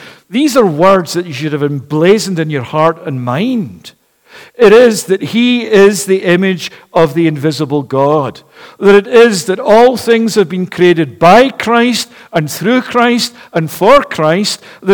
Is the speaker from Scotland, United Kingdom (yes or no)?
yes; Glasgow, Scotland, United Kingdom; I'm someone coming from Glasgow in Scotland who likes a bargain.